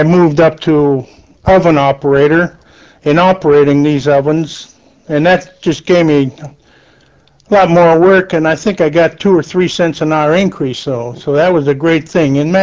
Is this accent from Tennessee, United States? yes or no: no; Alliance, Ohio, United States; Yes, I was born in Alliance, 1914, and lived in Alliance practically all my life.